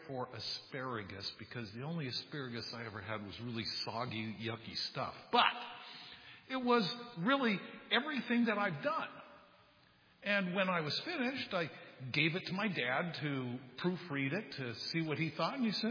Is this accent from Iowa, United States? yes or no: no; Downey, California, United States; born there; I was born in Downey, California, January 27th, 1960.